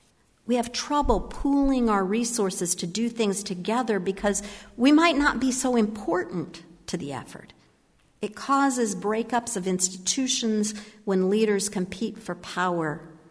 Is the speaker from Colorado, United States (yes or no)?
no; Manassas, Virginia, United States; As a young adult, I learned a lot about my hometown of Manassas, Virginia